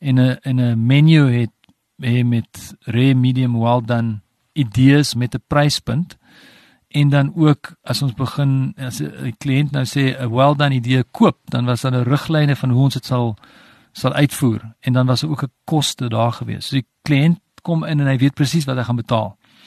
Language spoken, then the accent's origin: Afrikaans; Stellenbosch, Western Cape, South Africa; born there; Ek is gebore in Stellenbosch in 1968, so dis 51 jaar terug, amper, 50 jaar terug.